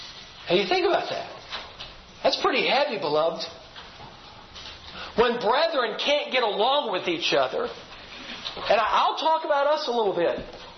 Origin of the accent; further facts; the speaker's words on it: United States; I'm white, he's black, I'm from America, he's not